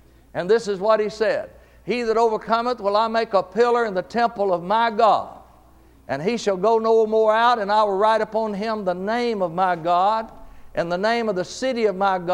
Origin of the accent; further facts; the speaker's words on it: Balcomville, Louisiana, United States; I'm nobody from nowhere, not smart. I'm from Balcomville, Louisiana. That's about 3 miles past the paper mill over the levee from West Monroe, Louisiana.